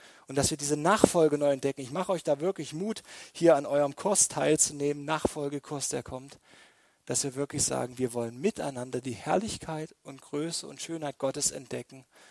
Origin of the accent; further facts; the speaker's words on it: East Germany, Germany; Für mich als Ossi der absolute Kulturschock.